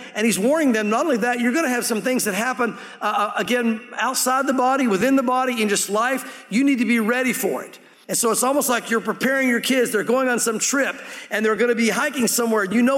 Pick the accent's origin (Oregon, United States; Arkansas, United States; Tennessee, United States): Tennessee, United States; also born or lived in Santa Fe